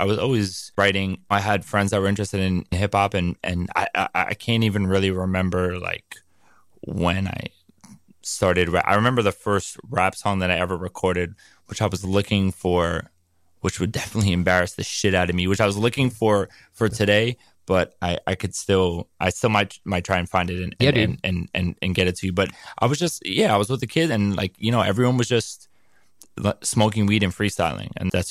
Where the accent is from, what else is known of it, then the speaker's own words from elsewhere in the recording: New York, United States; Skateboarding for me was, especially growing up in New York, it was a way to explore the city.